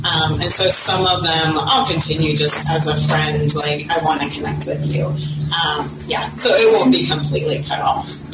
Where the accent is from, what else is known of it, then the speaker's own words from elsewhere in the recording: United States; now in Czechia; But being an American is definitely probably even a draw.